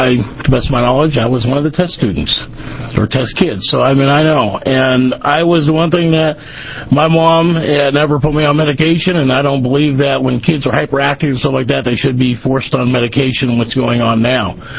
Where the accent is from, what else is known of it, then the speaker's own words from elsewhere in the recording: Toledo, Oregon, United States; I'm from Lincoln County, Toledo, Oregon.